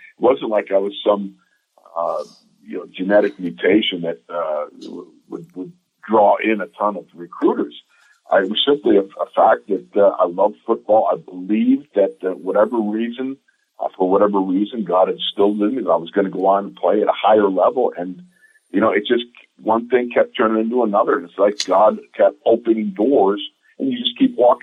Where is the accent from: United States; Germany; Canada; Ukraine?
United States; Orchard Park, New York; growing up in Orchard Park, New York, I've got two brothers, two sisters, and we grew up 2.4 miles from the Bills Stadium there in Orchard Park.